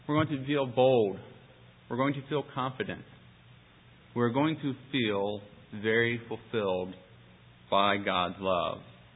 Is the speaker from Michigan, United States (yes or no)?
no; Cincinnati, Ohio, United States; I grew up in Cincinnati, where I still live today.